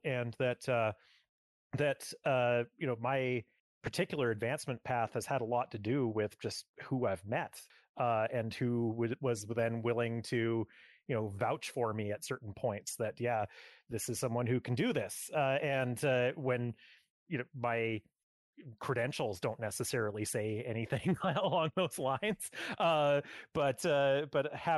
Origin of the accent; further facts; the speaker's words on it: Edmonton, Alberta, Canada; I grew up in the Edmonton area, and it doesn't really have a whole lot of games industry.